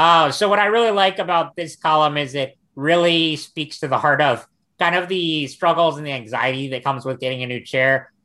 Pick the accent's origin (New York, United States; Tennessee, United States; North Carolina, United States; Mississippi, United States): North Carolina, United States; this comes from my home state of North Carolina